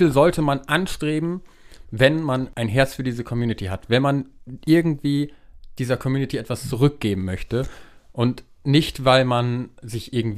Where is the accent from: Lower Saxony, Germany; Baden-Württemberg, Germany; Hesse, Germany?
Lower Saxony, Germany; Leer; Weil es meine Heimatstadt ist